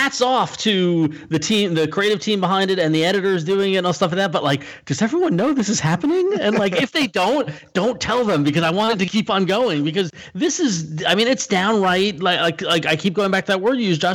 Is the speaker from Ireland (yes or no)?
no; Northeast, United States; I'm a liberal from the Northeast